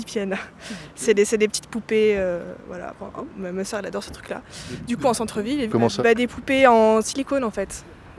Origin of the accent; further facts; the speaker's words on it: Nantes, Pays de la Loire, France; Ouais, je suis nantaise.